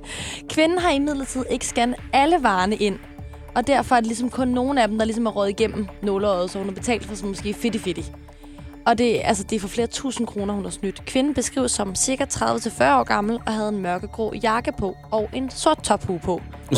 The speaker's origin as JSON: {"language": "Danish", "town": "Sorø", "region": "Zealand", "country": "Denmark", "said": "Altså, jeg er fra Sorø."}